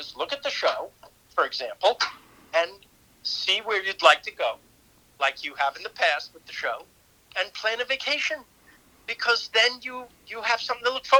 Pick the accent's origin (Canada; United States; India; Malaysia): United States; Queens, New York; You know, we're idiot kids from Queens